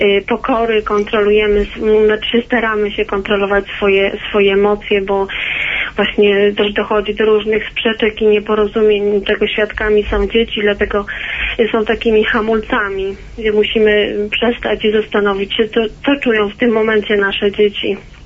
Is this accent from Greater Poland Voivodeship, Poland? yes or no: yes; Konin, Greater Poland Voivodeship, Poland; now in Oława, Poland; Ja wywodzę się z Konina